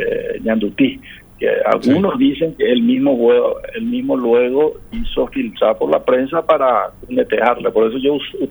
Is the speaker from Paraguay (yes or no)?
yes; Paraguay; ¿Para qué somos paraguayos